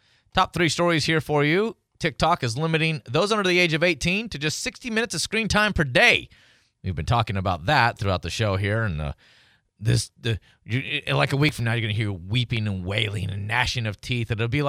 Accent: England, United Kingdom; now in United States; I'm from England. And I've never heard of an English muffin until I came to America.

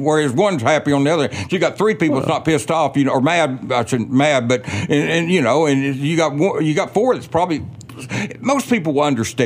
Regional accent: Mena, Arkansas, United States; I grew up in Mena, 46 miles north of here.

